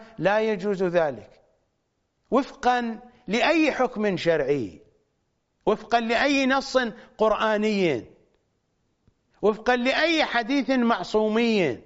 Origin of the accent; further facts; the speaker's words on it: Iraq; moved away; ونحن أبناء العراق المعارضون للنظام البعثي، أنا واحد منهم، لا أستطيع أن أذهب إلى بلدي.